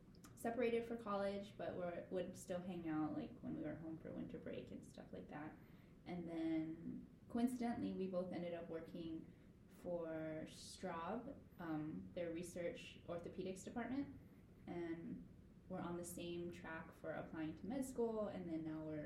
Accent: Kaneohe, Hawaii, United States; I grew up in Kaneohe, also went to Punahou with Scott, and then I went to Columbia in New York for college.

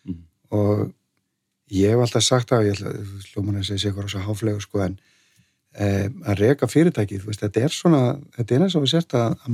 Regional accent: Reykjavík, Capital Region, Iceland; Já, ég uppalinn í Fossvoginum

